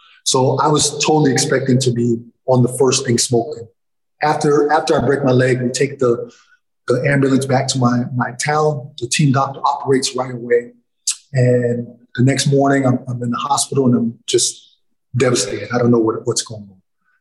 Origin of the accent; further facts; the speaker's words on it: United States; So basically, I could play as an American, but not take an American spot, which made me more valuable. So I went to France.